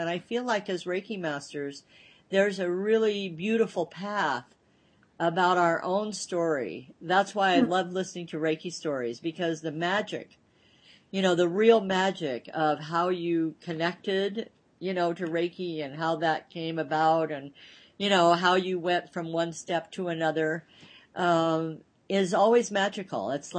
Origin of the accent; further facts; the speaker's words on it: United States; because I'm American